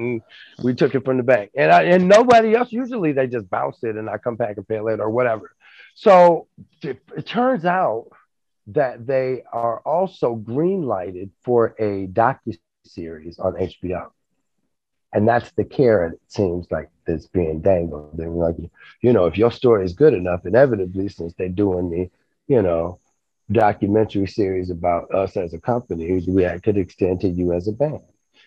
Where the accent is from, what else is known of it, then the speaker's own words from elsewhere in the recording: Vermont, United States; I'm like, we're from Vermont. We can't come back to New Jersey.